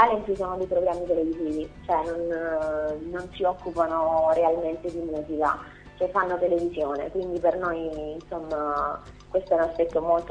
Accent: Torchiarolo, Apulia, Italy; io innanzitutto sono di Tor Chiarolo, un piccolo paese in provincia di Brindisi.

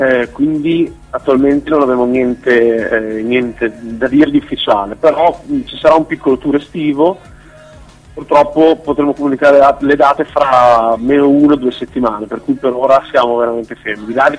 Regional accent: Bologna, Emilia-Romagna, Italy; siamo di Bologna

